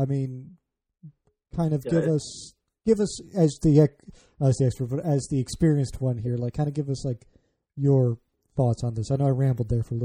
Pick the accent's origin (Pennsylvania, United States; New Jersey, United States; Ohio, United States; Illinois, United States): Illinois, United States; now in Baltimore, United States; I grew up outside Chicago, living just outside of Baltimore now.